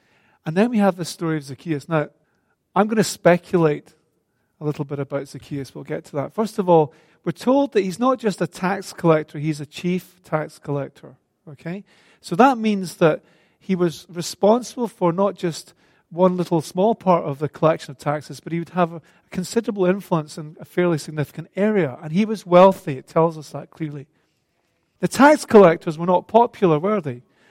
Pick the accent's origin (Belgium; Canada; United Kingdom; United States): United Kingdom; Scotland; As a Scot, some of you will know the song